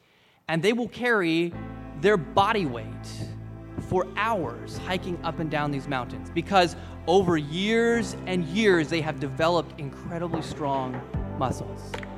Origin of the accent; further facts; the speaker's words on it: Papua New Guinea; where I grew up in Papua New Guinea, people regularly carry things, heavy things, over a long distance.